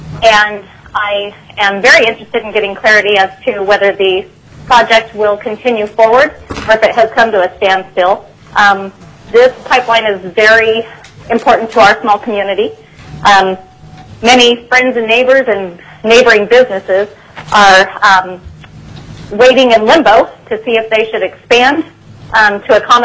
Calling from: Sterling, Alaska, United States; I'm calling in from Sterling in Solotna, Alaska

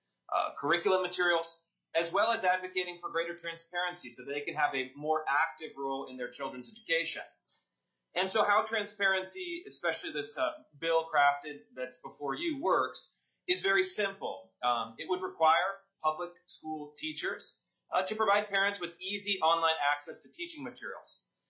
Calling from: Washington, United States; I'm dialing in from Pierce County, Washington.

